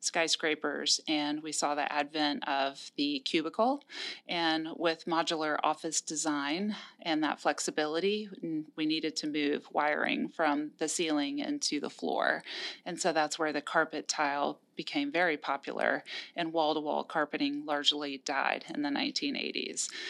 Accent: Atlanta, Georgia, United States; I'm an Atlanta native. I am a resident of South Fulton County. I have twin boys, and my husband is a Delta 737 captain.

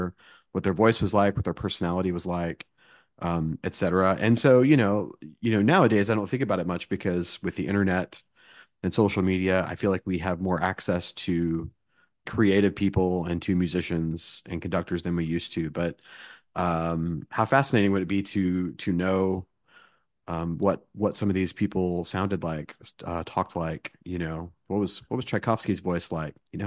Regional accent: Houston, Texas, United States; I grew up in Houston, you know, the swamp

